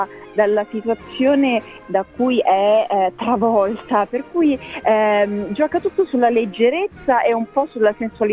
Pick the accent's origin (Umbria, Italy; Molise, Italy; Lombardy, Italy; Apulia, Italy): Lombardy, Italy; Milan; io sono molto piemontese come anche modo di stare. Mi sento piemontese, però insomma sono cresciuta a Milano